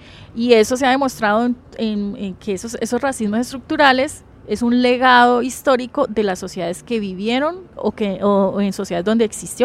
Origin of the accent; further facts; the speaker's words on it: Colombia; Eso es una historia que nos pesa como sociedad colombiana